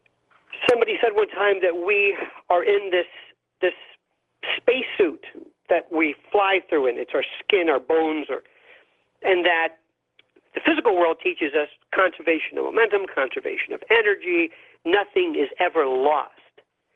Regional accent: Tampa, Florida, United States; Well, I was raised in Tampa, and I went to a Jesuit high school

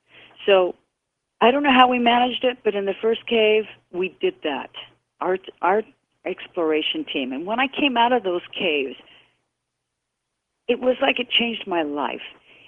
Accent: El Paso, Texas, United States; born there; also born or lived in New Mexico; And because I was born in El Paso, Texas, you can imagine, I mean, we had a home up in Roswell. We had friends in Roswell. We lived in Ruidoso and Cloudcroft

